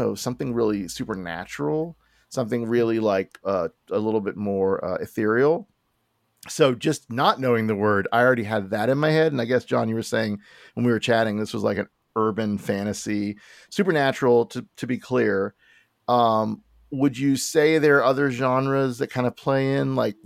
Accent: Florida, United States; born or raised there

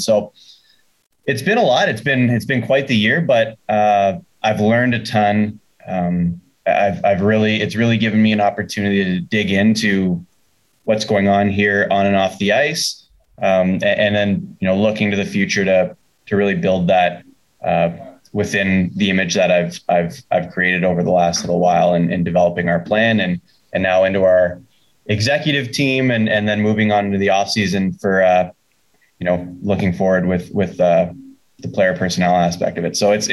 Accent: Sudbury, Ontario, Canada; Yeah, I played hockey growing up in Sudbury.

